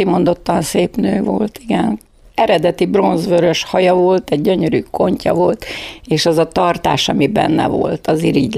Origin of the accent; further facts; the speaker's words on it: Pécsvárad, Baranya, Hungary; akkor mi lekerültünk a nagyszülőkhöz Pécsváradra, mert én ott születtem, és gyakorlatilag 11 éves koromig éltem a nagyszülőkkel.